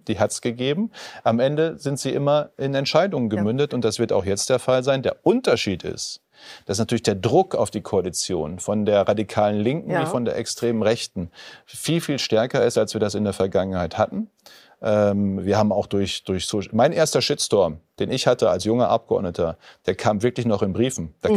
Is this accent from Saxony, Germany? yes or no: no; North Rhine-Westphalia, Germany; für die Leute in meinem Heimatdorf im westlichen Münsterland